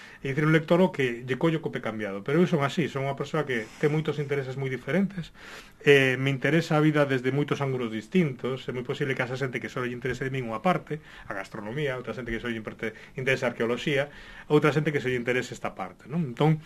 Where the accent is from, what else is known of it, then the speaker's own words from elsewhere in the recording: Galicia, Spain; Sinto que incluso como galego, como da miña época, da miña xeración